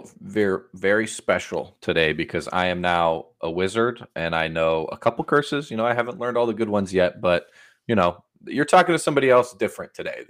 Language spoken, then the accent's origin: English; Nebraska, United States; You know, we're from Nebraska. There's a lot of people here that root for the Chiefs.